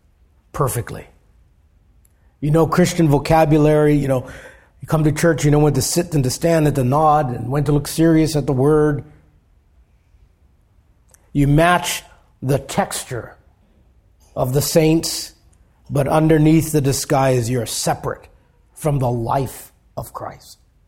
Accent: Hawaii, United States; I grew up in Hawaii, and as a boy, I would go out to the reef to spearfish octopus.

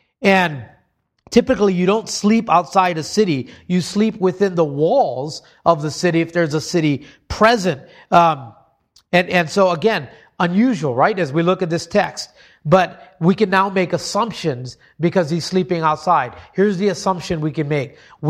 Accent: Hawaii, United States; I pictured just a sharp lava rock growing up in Hawaii or something like that.

